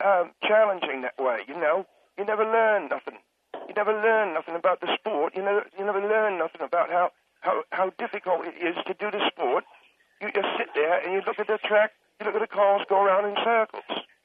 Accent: England, United Kingdom; But I tell you, I hate soccer, so you know that I'm not. It's not about me being English.

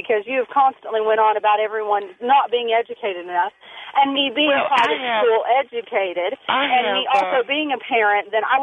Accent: Tennessee, United States; I am also from Tennessee. Thank you very much.

